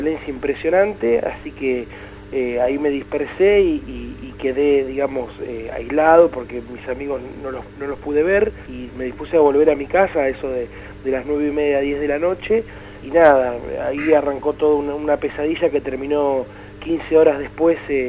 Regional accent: Azul, Buenos Aires Province, Argentina; now in Tandil, Argentina; yo soy azuleño, soy de la Ciudad Azul, estoy estudiando en Tandil hace casi 2 años.

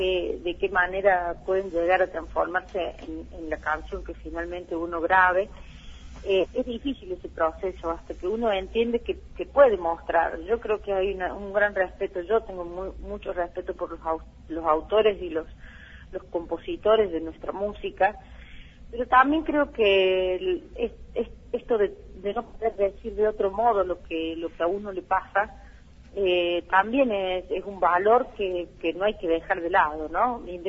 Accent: Cruz del Eje, Córdoba, Argentina; Yo soy de Cruz del Eje, pero tengo una fuerte marca de La Rioja, ahí por Milagro, por los Llanos Riojanos, de donde era mi mamá.

